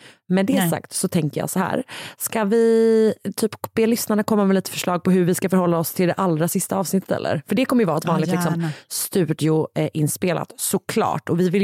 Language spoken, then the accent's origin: Swedish; Gothenburg, Västra Götaland County, Sweden; Min hemstad.